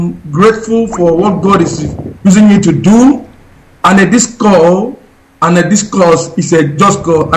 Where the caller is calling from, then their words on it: Italy; We're calling from Italy.